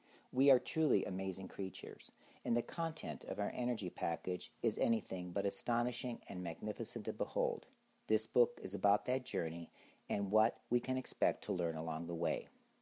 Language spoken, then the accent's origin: English; Ohio, United States; When I was a kid growing up in Ohio, I assumed the world out there was a lot like Ohio.